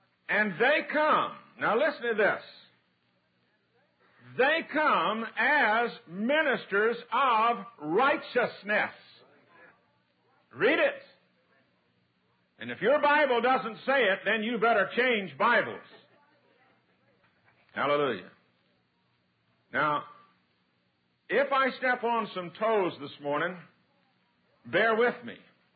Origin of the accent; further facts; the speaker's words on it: Florida, United States; from Florida. Native Floridian.